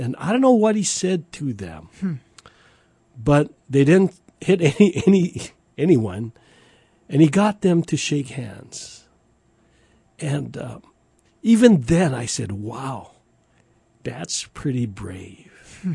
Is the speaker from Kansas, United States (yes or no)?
no; Kekaha, Hawaii, United States; now in Ewa Beach, United States; Well, I grew up on the island of Kauai, on the west side. For those that know Kauai, it's in a former sugar plantation town of Kekaha, Kauai.